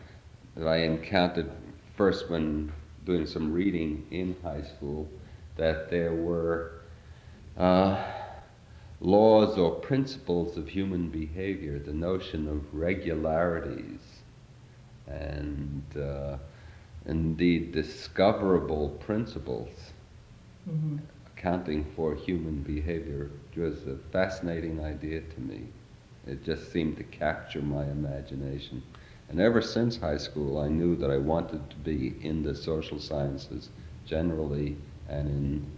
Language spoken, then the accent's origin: English; New York City, New York, United States; I grew up in New York City. My parents were immigrants from Russia, and I was the first member of my family to go to college